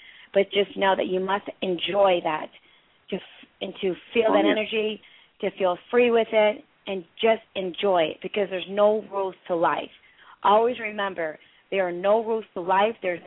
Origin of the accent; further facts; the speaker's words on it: Philadelphia, Pennsylvania, United States; I'm from Philly in Pennsylvania. We have this energy where we get into this mode of, it's a whole new world out there.